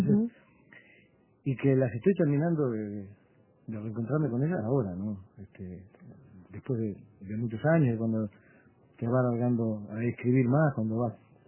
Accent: Montevideo, Uruguay; also born or lived in Florida; Y bueno, yo soy nacido en Florida. Nací en la ciudad de Florida pero me crié aquí en Montevideo.

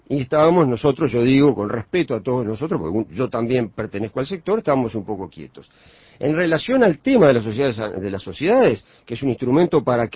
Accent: Uruguay; me importa recalcar que, como uruguayo, como técnico que trabajo hace 36 años en el trabajo directamente con los productores

